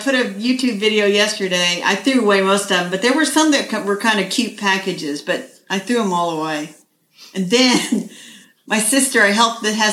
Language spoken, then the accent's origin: English; Indianapolis, Indiana, United States; from Indianapolis, Indiana.